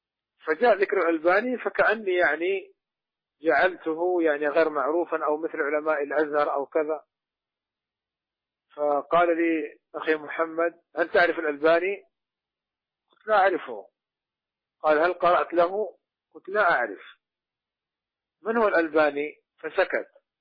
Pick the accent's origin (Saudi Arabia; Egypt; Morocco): Saudi Arabia